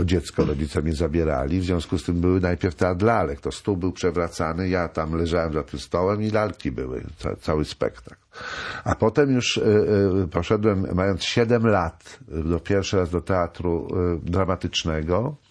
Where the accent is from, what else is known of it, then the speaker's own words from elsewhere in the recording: Kielce, Świętokrzyskie Voivodeship, Poland; moved away as an adult; also born or lived in Kraków; ja miałem 18 lat, jak wyjechałem z Kielc, już tam nie wróciłem, bo dostałem się na studia w Krakowie i już koniec. Ja do 18 roku życia tylko tam mieszkałem.